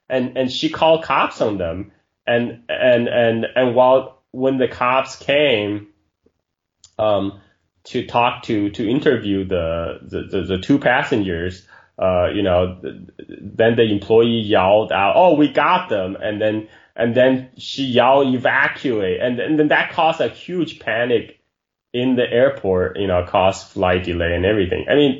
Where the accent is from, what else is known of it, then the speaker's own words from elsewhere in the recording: China; because I grew up in China in 1980s.